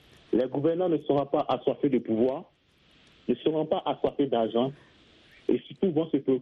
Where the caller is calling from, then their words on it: Abidjan, Côte d’Ivoire; Je suis de la Côte d'Ivoire, précisément à Abidjan.